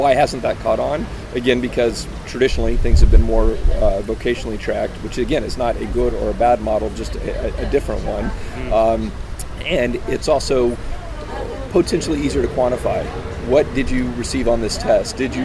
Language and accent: English; Austin, Texas, United States; I grew up in Austin, Texas, and I took Swarthmore off the list because it was too expensive.